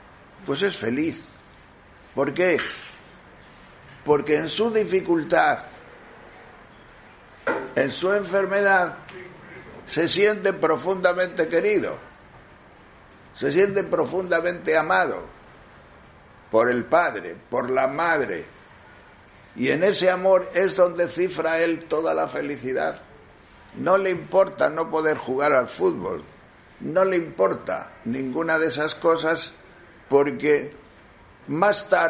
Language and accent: Spanish; Tejerina, Castile and León, Spain; Yo no he perdido el cariño de pequeño que tenía a esta fiesta, que en mi pueblo Tejerina siempre se ha celebrado con mucha fuerza. Un pueblo pequeño